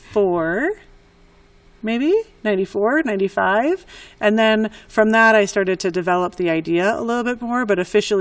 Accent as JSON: {"language": "English", "town": "Minneapolis", "region": "Minnesota", "country": "United States", "lives_now": "Albuquerque, United States", "said": "I'm from Minneapolis originally, and when I came here to New Mexico, loved it."}